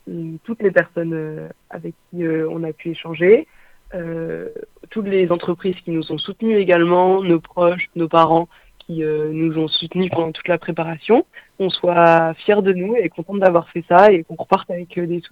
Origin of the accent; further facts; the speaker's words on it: Périgueux, Nouvelle-Aquitaine, France; une exposition à la fois locale dans la région de Périgueux d'où on vient